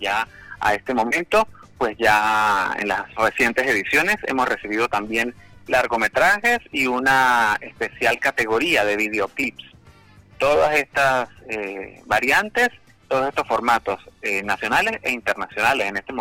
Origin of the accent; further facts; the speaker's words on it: Venezuela; Como venezolanos que somos